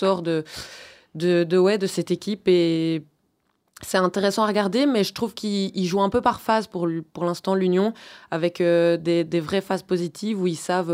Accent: Charleroi, Wallonia, Belgium; j'ai grandi à Charleroi toute ma jeunesse

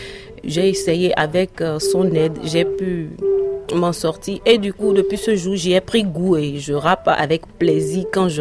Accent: Abomey, Zou, Benin; je suis une princesse parce que je suis d'Abomey. Et je suis une arrière petite fille du roi Béanzin.

